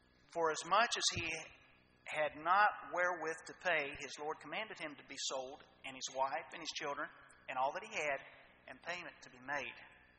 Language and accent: English; Ohio, United States; there was a man when I was growing up in Ohio.